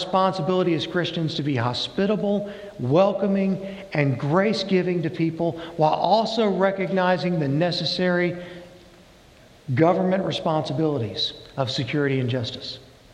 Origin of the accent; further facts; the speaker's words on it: the South, United States; Now, I grew up in the South, and where I came from, there was a word for something like that.